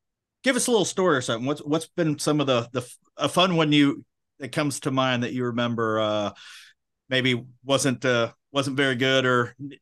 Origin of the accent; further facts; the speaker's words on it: Midwest, United States; yeah, well, us growing up in the Midwest and farms and all that stuff